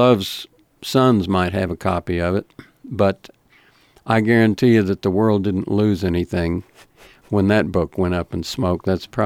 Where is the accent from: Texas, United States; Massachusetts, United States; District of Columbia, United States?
Texas, United States; Perryton; And when I was growing up in the Perryton schools, we didn't know that it was something we could even dream about.